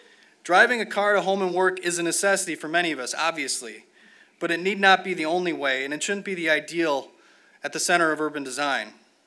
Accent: Green Bay, Wisconsin, United States; I was born and raised in Green Bay.

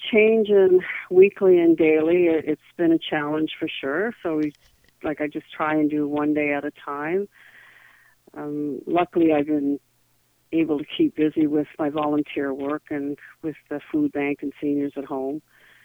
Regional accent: Newfoundland and Labrador, Canada; born there; also born or lived in Edmonton / Vancouver / Winnipeg; I was born in Newfoundland. I've lived in Edmonton, Newfoundland, Edmonton, Vancouver, and I lived in Winnipeg for 22 years.

